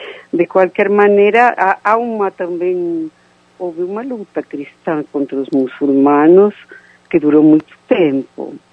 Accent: Argentina; Portuguese is a second language; now in Brazil; Eu sou imigrante no Brasil e minha família foi imigrante na Argentina. E durante minha infância na Argentina havia uma convivência ótima entre muçulmanos e católicos

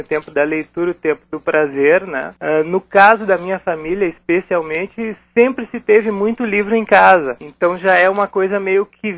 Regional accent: Porto Alegre, Rio Grande do Sul, Brazil; Porto Alegre.

